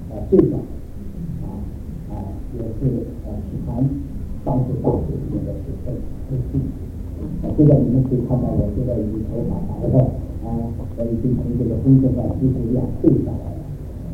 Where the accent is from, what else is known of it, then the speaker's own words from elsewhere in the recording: China; 我就是大陆人